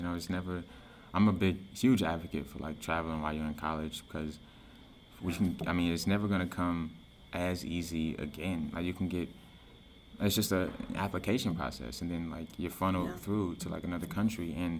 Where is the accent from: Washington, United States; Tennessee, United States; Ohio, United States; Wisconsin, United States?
Wisconsin, United States; Milwaukee; Like growing up in Milwaukee and growing up poor in Milwaukee, I never had the chance to like get out of the city.